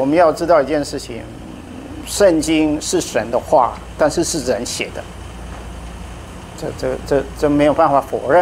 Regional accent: Taiwan; 我在德国读书的时候，然后德国同学，那当然他知道我是台湾来的

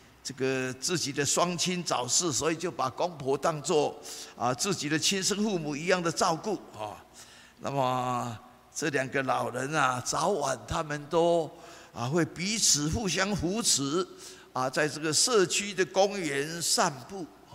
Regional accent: Taiwan; 那么我们台湾人也讲了哈

